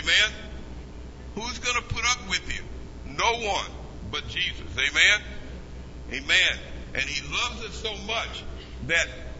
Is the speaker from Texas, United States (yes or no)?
yes; Abilene, Texas, United States; Growing up in Abilene, Texas, a little boy, one of the things that our parents always taught me and my two sisters